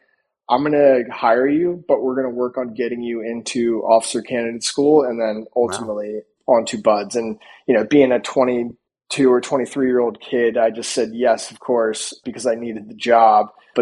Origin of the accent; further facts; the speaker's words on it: Medford, New Jersey, United States; So grew up in South Jersey, a town called Medford.